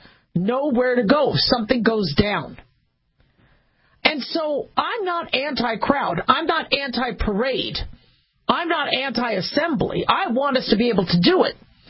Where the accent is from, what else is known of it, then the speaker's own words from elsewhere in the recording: California, United States; I remember growing up in California, you'd have earthquake drills.